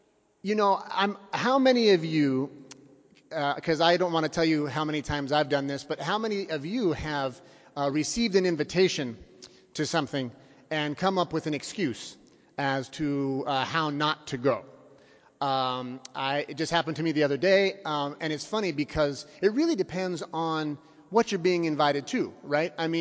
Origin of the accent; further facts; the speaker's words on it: Salt Lake City, Utah, United States; This is my home metropolis, because I'm from Salt Lake City originally. So I feel like I've come home